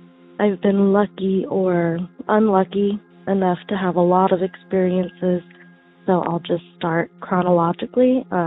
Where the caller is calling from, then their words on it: Tucson, Arizona, United States; I'm calling from Tucson, Arizona.